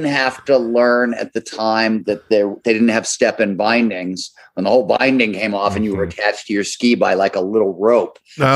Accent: Chicago, Illinois, United States; born there; also born or lived in Colorado; I was born in Chicago. I lived in Colorado

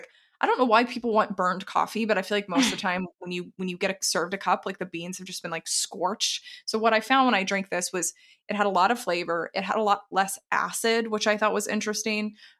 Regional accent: the South, United States; I was originally from the South. My husband and I grew up eating a ton of meat.

